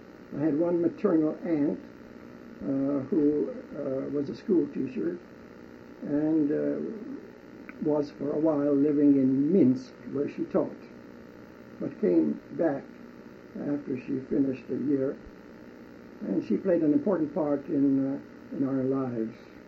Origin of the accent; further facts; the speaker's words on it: Chisinau, Chișinău, Moldova; We came from Russia, specifically Kishinev, which has been known as the most infamous creator of the worst pogrom in Russia. That pogrom occurred when I was several years old.